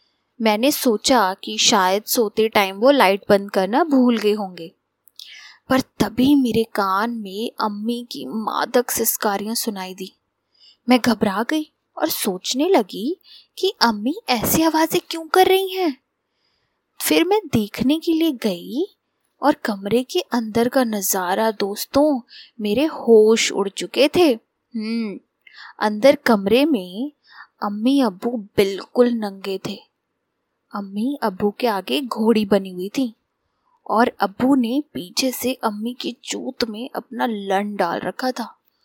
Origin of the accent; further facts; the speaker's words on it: Uttar Pradesh, India; मैं उत्तर प्रदेश की रहने वाली हूँ